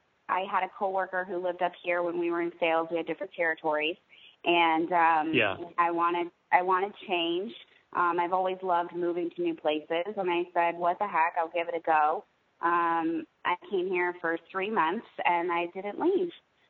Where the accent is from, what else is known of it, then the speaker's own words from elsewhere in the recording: Charlotte, North Carolina, United States; now in New Hampshire, United States; I was born in South Carolina. I spent most of my childhood years in Charlotte, North Carolina.